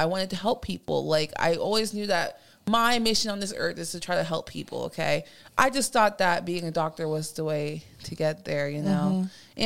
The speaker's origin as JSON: {"language": "English", "town": "Dayton", "region": "Ohio", "country": "United States", "tie": "born there", "said": "So I was born in Dayton, Ohio. First generation, as many of you guys may know, Nigerian-American"}